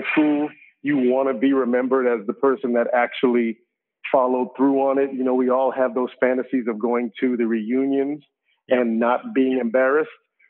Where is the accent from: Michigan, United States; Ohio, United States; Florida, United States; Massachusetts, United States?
Florida, United States; Orlando; I'm from Orlando, raised in Tangelo Park, went to West Orange High School, went to Dr. Phillips High School.